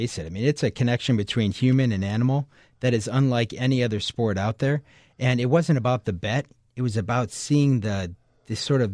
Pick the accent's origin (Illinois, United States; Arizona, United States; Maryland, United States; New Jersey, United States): Illinois, United States; Arlington Heights; So I grew up in Arlington Heights.